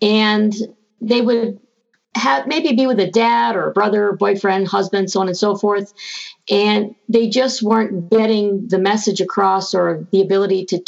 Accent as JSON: {"language": "English", "town": "Houston", "region": "Texas", "country": "United States", "tie": "born or raised there", "said": "Growing up in Houston, Texas, as … you be around a lot of Latin culture and things like that, it wasn't really strange for me to be around guns."}